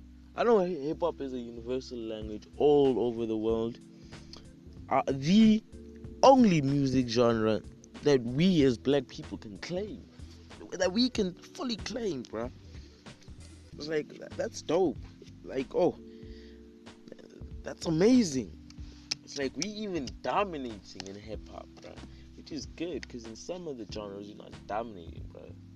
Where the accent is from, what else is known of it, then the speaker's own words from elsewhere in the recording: South Africa; Because I am from South Africa, by the way. But I consider myself an American